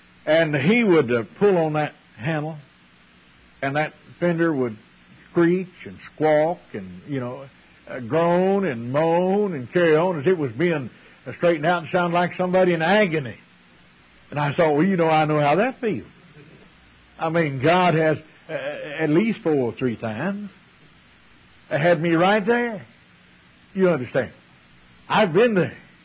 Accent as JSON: {"language": "English", "region": "Missouri", "country": "United States", "tie": "born or raised there", "said": "I grew up here in Missouri in the Ozarks, close to Springfield."}